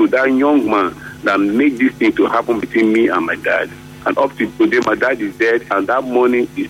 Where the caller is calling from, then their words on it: Port Harcourt, Rivers, Nigeria; I'm calling from Port Harcourt.